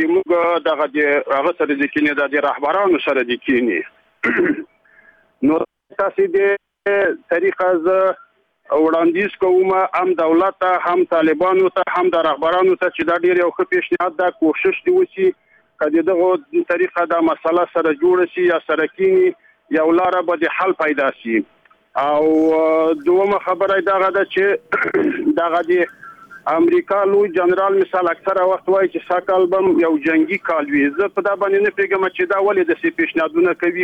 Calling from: Takhar, Afghanistan; د تخار دی ولایت د شکمشتي ولسوالۍ نه غږیږم

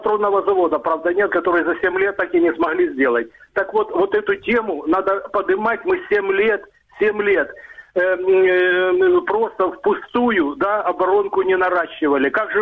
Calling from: Dnipro, Dnipropetrovsk Oblast, Ukraine; Добрый вечер … город Днепр.

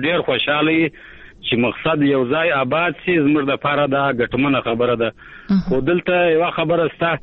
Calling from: Arghandab, Kandahar, Afghanistan; کندار د ارغنده ولسوالۍ څخه د ټلیفون ټکر شه.

